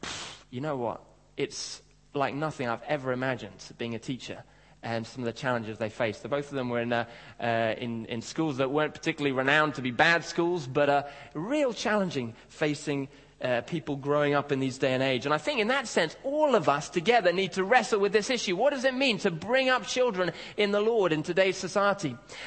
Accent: Kenya; when I was growing up, I grew up in Africa, in Kenya.

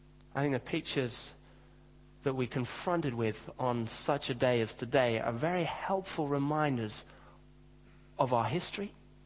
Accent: Kenya; moved away; Now, I grew up in Kenya, in Africa.

